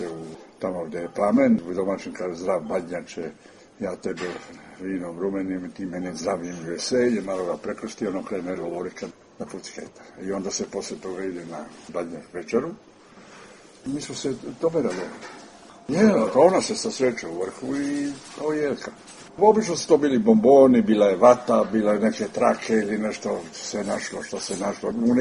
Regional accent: Kotor, Kotor Municipality, Montenegro; now in Belgrade, Serbia; Ja sam se sa 13. januarem susreo tek kad sam došao u Beograd. Kod nas u Boki dole u Kotoru

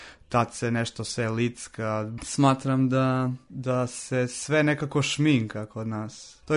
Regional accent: Vranje, Southern and Eastern Serbia, Serbia; Recimo, ja sam iz Vranja. U Vranju tamo čak retko peru ulice.

